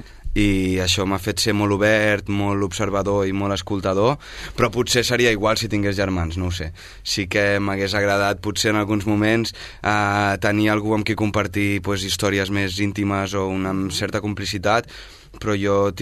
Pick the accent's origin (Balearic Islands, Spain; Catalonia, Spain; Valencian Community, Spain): Catalonia, Spain; Sabadell; also born or lived in Barcelona; Jo vaig néixer a Barcelona, però tota la vida he viscut aquí a Sabadell. Primer al barri de la Creu Alta, després al centre.